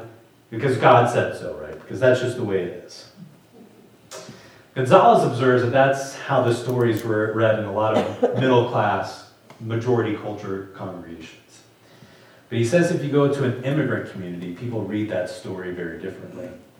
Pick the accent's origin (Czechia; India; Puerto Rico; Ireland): Puerto Rico; moved away; also born or lived in Louisiana; I grew up in Puerto Rico, which meant I was born with U.S. citizenship. So when we moved from Puerto Rico to Louisiana, that was culturally complicated, but not legally complicated.